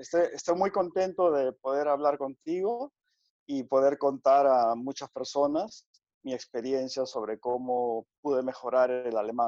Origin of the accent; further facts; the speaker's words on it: Peru; German is a second language; moved away as an adult; now in Netherlands; ich bin in Peru geboren. Ich habe da 32 Jahre gelebt und momentan lebe ich schon 23 Jahre in den Niederlanden, weil meine Frau Niederländerin ist.